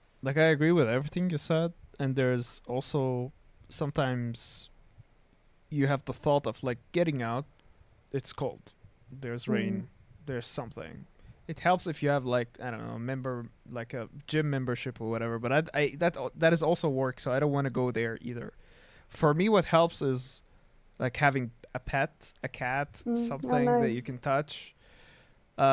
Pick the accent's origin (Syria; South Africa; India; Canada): Syria; I come from Syria, and we need more of that.